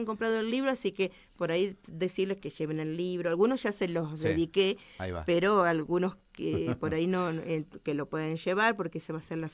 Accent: Santa Fe, Argentina; soy de Santa Fe, pero hace tanto tiempo que, bueno, ya me considero rionegrina

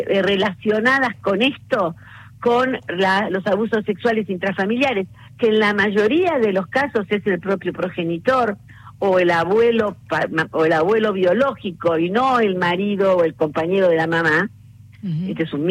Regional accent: Buenos Aires Province, Argentina; Yo soy bonaerense

